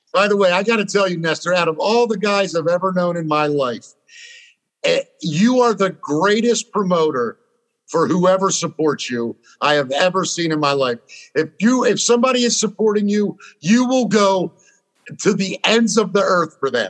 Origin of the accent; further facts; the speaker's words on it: Baltimore, Maryland, United States; I said, I'm actually from Baltimore, man. We have the Preakness.